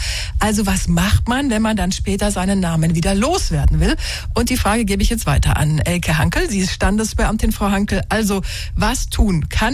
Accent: Munich, Bavaria, Germany; Ich bin ja ein Münchner Kindl, meine Eltern sind auch Münchner

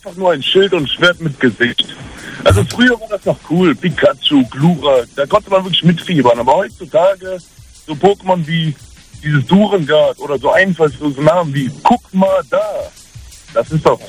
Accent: Bergisch Gladbach, North Rhine-Westphalia, Germany; Ich komme aus Bergisch Gladbach, heißt das.

